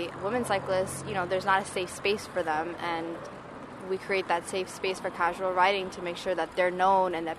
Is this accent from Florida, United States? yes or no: no; Teaneck, New Jersey, United States; now in Newark, United States; I'm from Teaneck. I currently live in Newark.